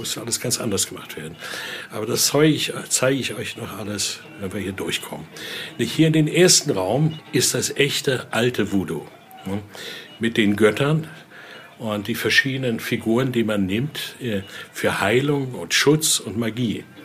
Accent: Benin; Ich komme ursprünglich aus Benin

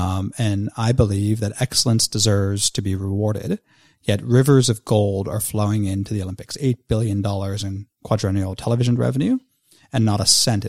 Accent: Victoria, Australia; the premier of my home state of Victoria in Australia

